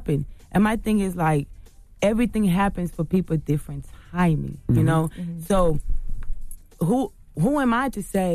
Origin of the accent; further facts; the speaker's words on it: Fort Lauderdale, Florida, United States; because I'm from, I was raised in Fort Lauderdale, Florida.